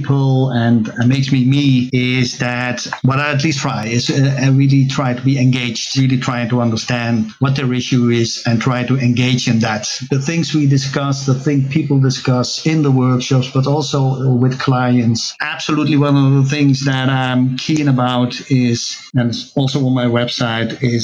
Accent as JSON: {"language": "English", "country": "Netherlands", "said": "I'm from the Netherlands."}